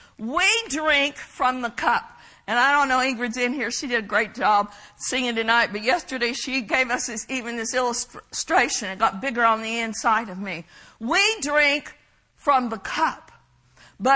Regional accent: Oklahoma, United States; I mean, you know, growing up in Oklahoma, I told someone the other day

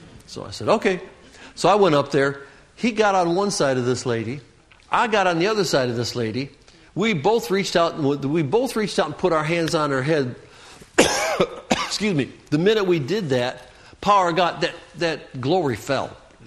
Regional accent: Michigan, United States; I grew up in Michigan, so I'd say like trying to walk in snow.

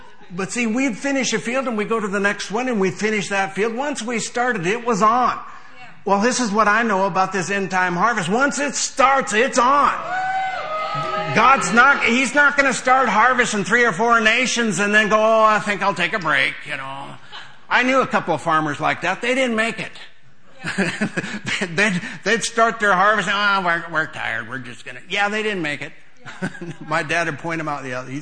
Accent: Montana, United States; I grew up on a farm in my home state of Montana

